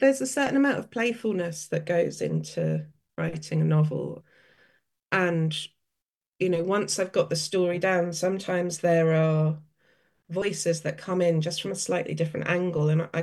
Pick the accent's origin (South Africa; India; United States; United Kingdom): United Kingdom; I think it comes from being half Australian, but living for most of my life in the UK.